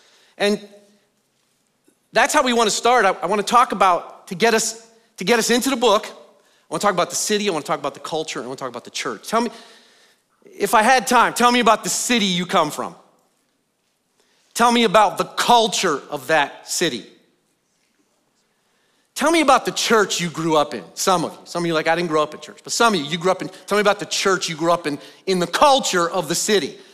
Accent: Hermitage, Pennsylvania, United States; And I'm from a small town in western Pennsylvania named Hermitage, Pennsylvania.

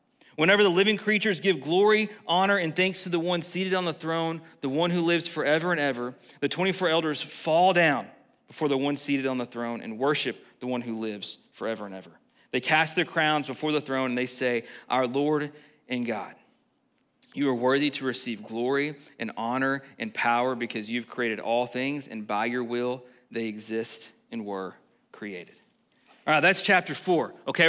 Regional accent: Texas, United States; If you're an English person, and I'm not, I'm from Texas

